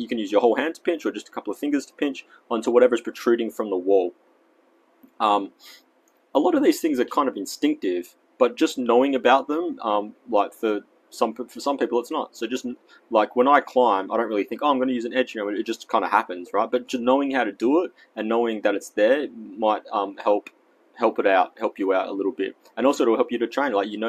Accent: Australia; accent: Australian; Oh, I feel like I'm in a really Australian accent today. For those of you who know, I'm actually Australian

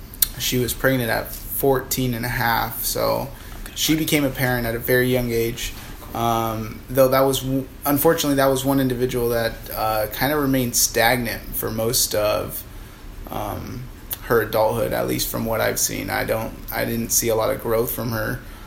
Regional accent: Washington, United States; now in San Diego, United States; So like I mentioned, we're in San Diego now, but I'm from Washington State. I was raised by a single mother and an older sister.

